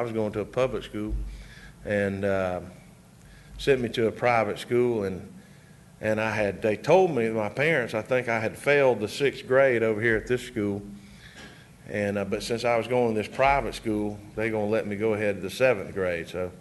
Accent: Atlanta, Georgia, United States; I was born here in Atlanta. in Stone Mountain, and we lived here till I was 12 years old.

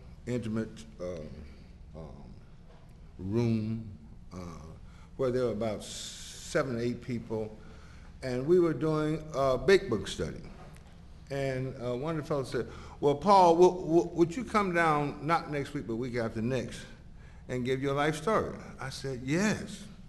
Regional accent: Atlanta, Georgia, United States; born there; I want you to know that I was born here in Atlanta, Georgia, a long, long time ago.

